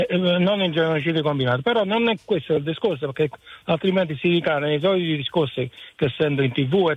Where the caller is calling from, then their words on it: Naples, Campania, Italy; Da Napoli.